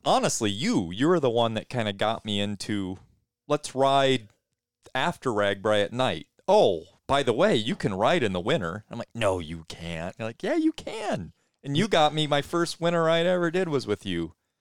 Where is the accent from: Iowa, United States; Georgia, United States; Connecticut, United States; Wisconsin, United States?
Iowa, United States; Glenwood; I grew up in Glenwood, Iowa. I mean, it was a small town where I was, well, not that small, 5,000 people.